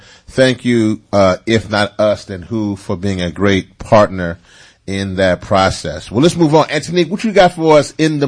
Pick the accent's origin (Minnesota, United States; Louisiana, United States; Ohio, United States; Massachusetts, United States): Louisiana, United States; in my home state of Louisiana, this past week.